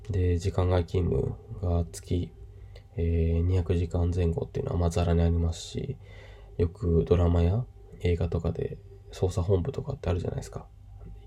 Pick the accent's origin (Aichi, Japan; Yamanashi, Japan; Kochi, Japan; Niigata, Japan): Yamanashi, Japan; 私の地元の山梨とかのニュースでもあったんですけど